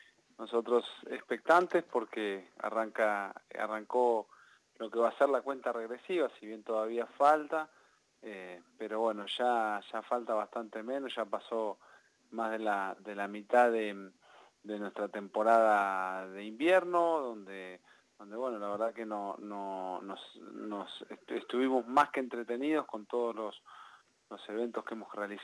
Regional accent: Necochea, Buenos Aires Province, Argentina; born there; Yo nací en Necochea, sí.

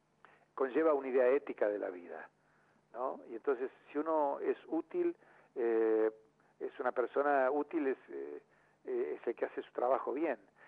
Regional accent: Tandil, Buenos Aires Province, Argentina; now in Buenos Aires, Argentina; ya en Tandil sentí ese llamado tan fundamental que me hizo salir de mi pueblo, de mi ciudad, dejar todo de lado y venirme a Buenos Aires a estudiar

